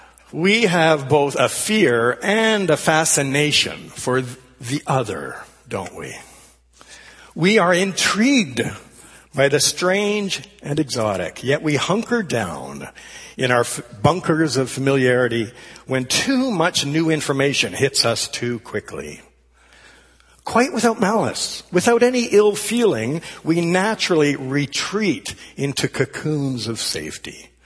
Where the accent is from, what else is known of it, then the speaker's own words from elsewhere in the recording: Ontario, Canada; Well, when I was a small boy growing up in Northern Ontario